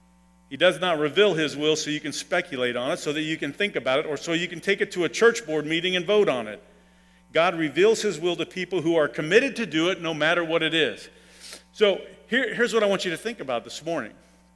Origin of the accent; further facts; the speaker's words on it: Germany; I grew up in Germany where beer drinking was like Coca-Cola, okay?